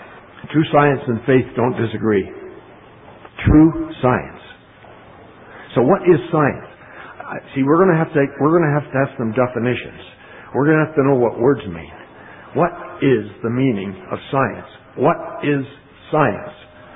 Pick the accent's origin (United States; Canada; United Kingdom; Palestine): Canada; born there; I was born in Canada too